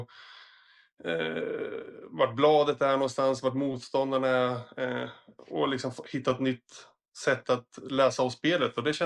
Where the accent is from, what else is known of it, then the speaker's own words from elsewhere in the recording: Sweden; Men det är bara kul att få vara hemma i Sverige igen och landa och träffa familj och vänner och som sagt laget igen.